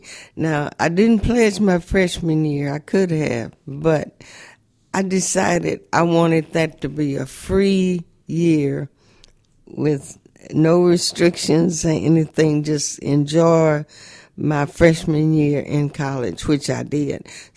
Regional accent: Missouri, United States; I grew up in the West Bottoms.

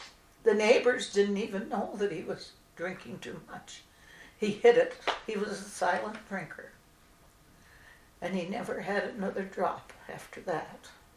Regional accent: Salem, United States; I was a strong Lutheran. I grew up in Salem

